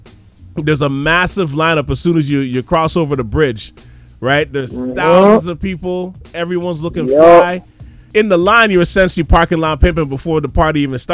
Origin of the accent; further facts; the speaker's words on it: Montreal, Quebec, Canada; moved away; Yeah, I think I went there like once or twice because I was gone from Montreal by that point.